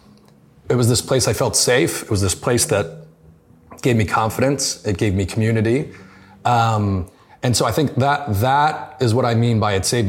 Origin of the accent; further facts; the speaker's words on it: United States; You know, as an American, it wasn't inherent in my household for sure, but culturally it wasn't.